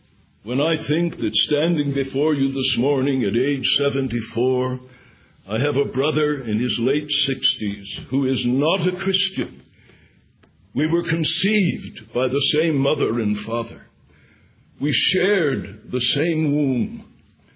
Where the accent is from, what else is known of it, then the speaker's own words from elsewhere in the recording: Alexandria, Virginia, United States; I was born in Virginia. And that gives me some standing. Immediately, I don't tell them Alexandria unless they ask me, because that's just barely over the Mason-Dixon line. But I am a native-born Virginian